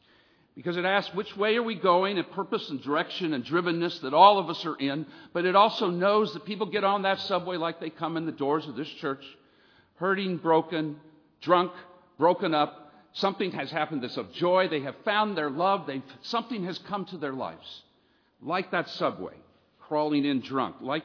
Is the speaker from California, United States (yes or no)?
yes; San Diego, California, United States; As I was raised in San Diego and then decided to go off into campus chaplaincy ministry